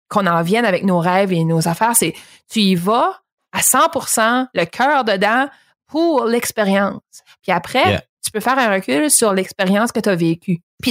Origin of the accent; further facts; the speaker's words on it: Pointe-à-la-Croix, Quebec, Canada; parce que je viens de Camontaine, à Pointe-à-la-Croix